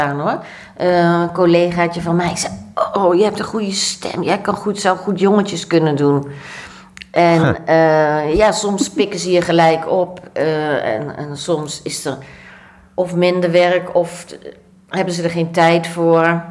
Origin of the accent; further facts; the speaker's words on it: Nijmegen, Gelderland, Netherlands; accent: soft G; Ik kom uit Nijmegen met een zacht G.